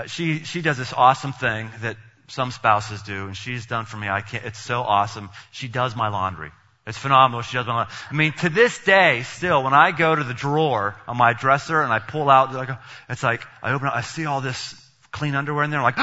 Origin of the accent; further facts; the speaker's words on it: United States; all the things that seem to not be part of our American culture is we are American elitists. We are.